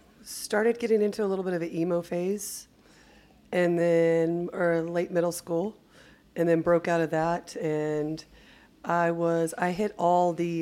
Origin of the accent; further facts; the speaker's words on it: Dripping Springs, Texas, United States; born and raised in Dripping Springs.